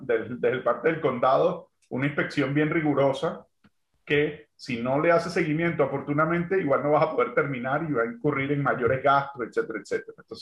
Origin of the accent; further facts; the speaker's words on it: Venezuela; yo vengo de Venezuela